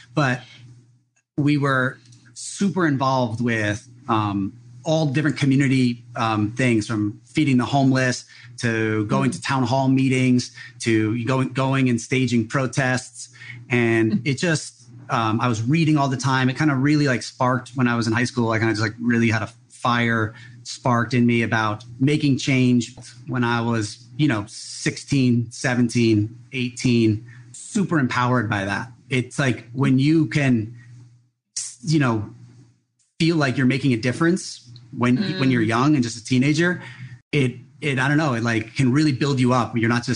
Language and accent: English; New Jersey, United States; now in Hawaii, United States; I grew up in New Jersey.